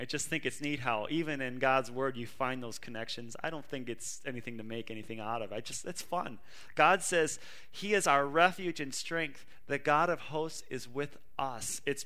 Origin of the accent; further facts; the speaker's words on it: United States; I'm an American. I like American history.